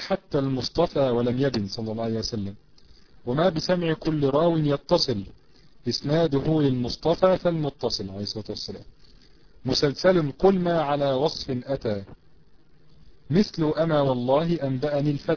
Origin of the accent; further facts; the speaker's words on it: Egypt; او سليم او سليم زي ما بنقول عندنا في مصر